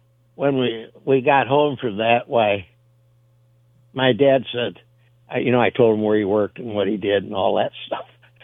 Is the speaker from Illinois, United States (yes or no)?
yes; Galesburg, Illinois, United States; so I was raised in Western Illinois, Galesburg